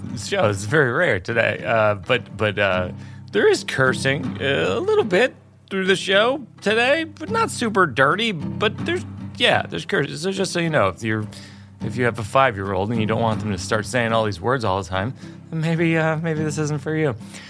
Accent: Worcester, Massachusetts, United States; I do in Massachusetts for sure, because I grew up in Worcester.

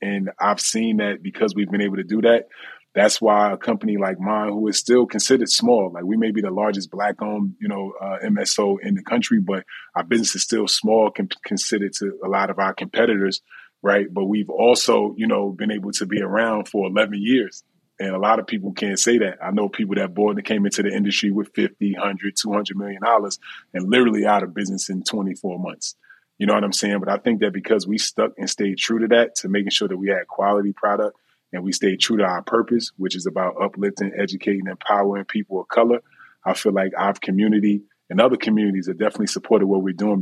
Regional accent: New Jersey, United States

